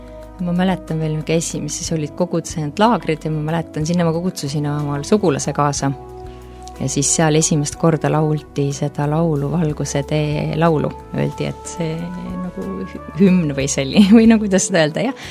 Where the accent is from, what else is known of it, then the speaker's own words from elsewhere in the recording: Harju County, Estonia; ma ei ole linnas üles kasvanud, olen nagu maakohas, Tallinnast natuke väljas poole, et koolis ma käisin linnas